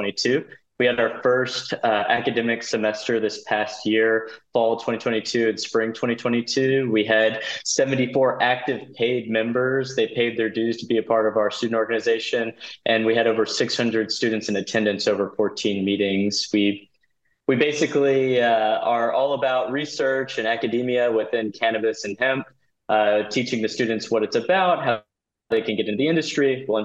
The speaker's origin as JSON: {"language": "English", "town": "Victoria", "region": "Texas", "country": "United States", "tie": "born or raised there", "said": "We have a ranch down in Palacios, Texas. But I grew up in Victoria and more of the city area"}